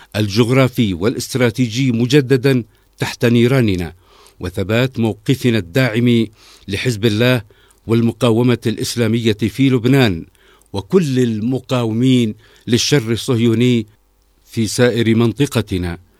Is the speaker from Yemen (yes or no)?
yes; Yemen; ومما يثري مزايا الشهر الكريم وخصوصيته لنا كيمنيين